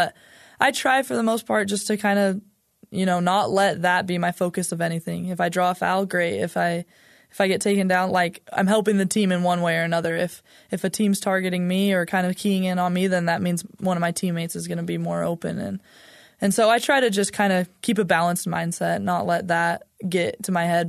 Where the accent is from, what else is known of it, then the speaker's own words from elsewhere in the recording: Utah, United States; And I'm from Utah. Lived here my whole life, and I kind of knew that I wanted to stay in Utah.